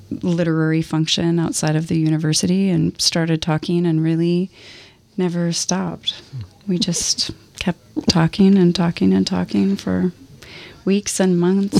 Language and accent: English; Portland, Oregon, United States; I grew up in Portland. I grew up in the Hawthorne District, right down the street from the Baghdad Theater. And I spent, until really my late 20s, early 30s in Portland.